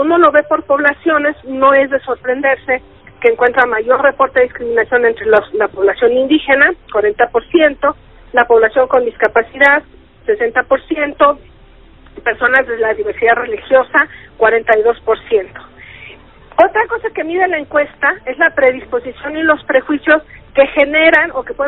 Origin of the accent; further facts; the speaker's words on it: Mexico; ¿Qué tanto hay discriminación en México? ¿Qué tanto somos discriminados los mexicanos?